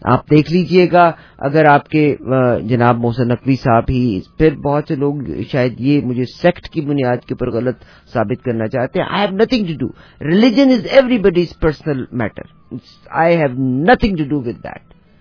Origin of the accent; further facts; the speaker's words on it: Pakistan; moved away; میں اور مظفر پاکستان سے آئے تھے, یہاں پہ آئے, الحمدللہ وی ورکڈ ہارڈ, دن اور رات کام کیا